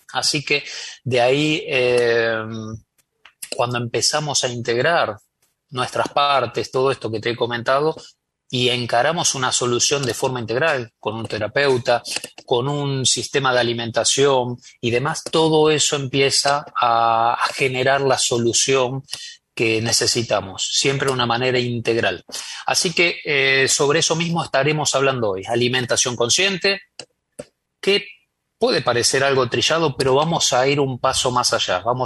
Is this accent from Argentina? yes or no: yes; Argentina; Argentina, el lugar donde vivo, soy de Argentina